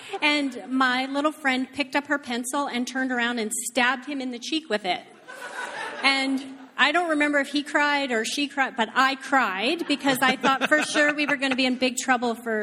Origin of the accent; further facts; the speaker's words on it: Fort Saskatchewan, Alberta, Canada; born and raised in Fort Saskatchewan.